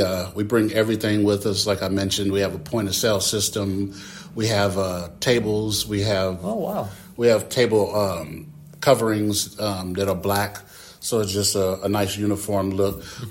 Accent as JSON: {"language": "English", "town": "Winona Lake", "region": "Indiana", "country": "United States", "tie": "born or raised there", "also_born_or_lived": "Illinois", "said": "I grew up in this area when I moved from Illinois. I moved to Winona Lake, and, you know, it just feels good to be back."}